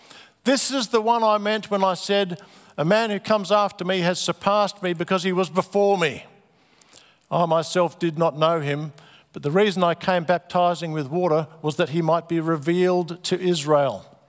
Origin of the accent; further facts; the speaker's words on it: Adelaide, South Australia, Australia; I'm from Adelaide.